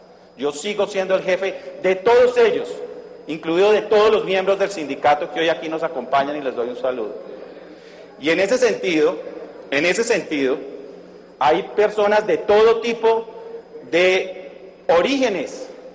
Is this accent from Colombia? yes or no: yes; Colombia; Yo soy el colombiano más interesado por orden del presidente de la República de que ya se sepa toda la verdad.